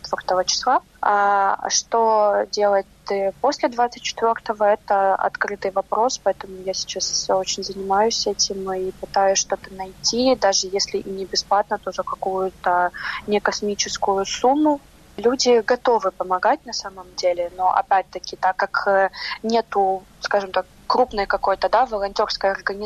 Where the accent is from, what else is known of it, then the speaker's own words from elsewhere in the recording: Ukraine; я с Украины